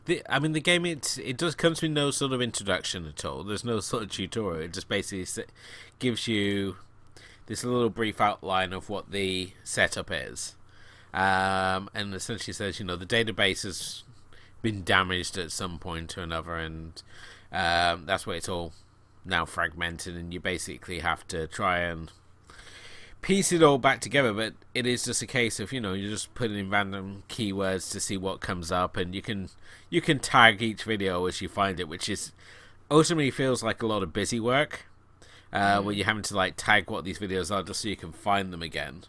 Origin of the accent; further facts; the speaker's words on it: United Kingdom; being a Brit, this may sound ironic